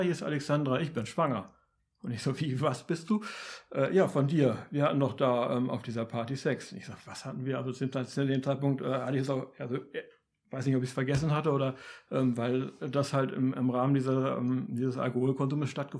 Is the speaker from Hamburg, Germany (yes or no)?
yes; Hamburg, Germany; now in Berlin, Germany; Ursprünglich komme ich aus Hamburg und bin halt nach Berlin gezogen, habe über Freunde da eine WG gefunden.